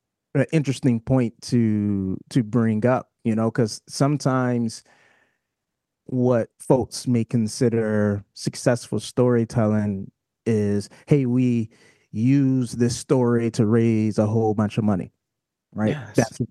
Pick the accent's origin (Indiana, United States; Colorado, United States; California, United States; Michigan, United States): Michigan, United States; Detroit; moved away as an adult; now in Minnesota, United States; Yeah, so I'm originally from Detroit, moved to Minnesota for college.